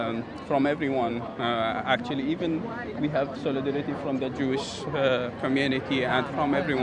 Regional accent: Safed, Palestine; I'm Palestinian. I'm from Safed. My family have been expelled from there since 1948.

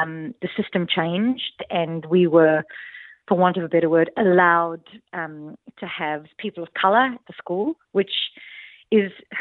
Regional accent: South Africa; And growing up in South Africa, jazz, particularly South African jazz, is very much part of my DNA.

